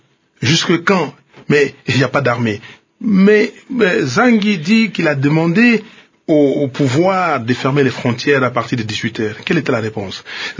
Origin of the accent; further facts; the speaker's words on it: DR Congo; je suis ici, à Kinshasa, je suis congolais